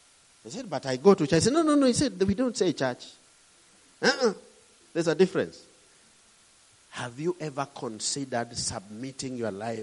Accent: Kenya; One day perhaps you'll see this picture of this fellow from Kenya. Maybe my accent might not even be the best.

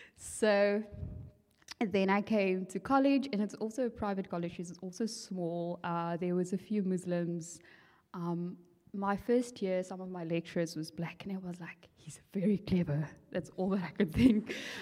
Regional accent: Nababeep, Northern Cape, South Africa; So I grew up in the Northern Cape in a town called Nababi, which I'm sure like half the people here hasn't heard about. It's extremely Afrikaans, but colored Afrikaans. And Northern Cape colored Afrikaans.

